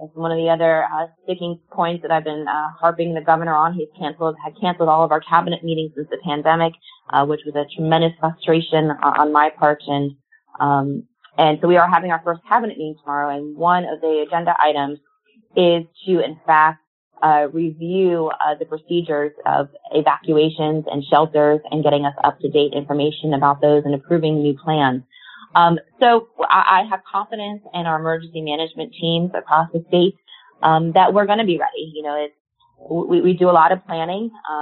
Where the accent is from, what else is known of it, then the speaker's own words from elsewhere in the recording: Miami, Florida, United States; I'm somebody born and raised in Miami, went through Hurricane Andrew.